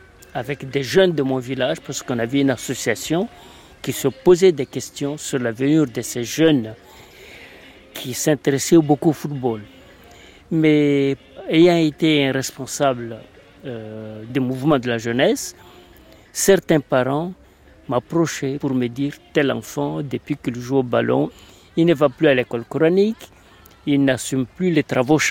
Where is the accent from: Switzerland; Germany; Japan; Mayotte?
Mayotte; Chikoni; J'ai bientôt 65 ans. Je suis né à Chikoni, là où on est.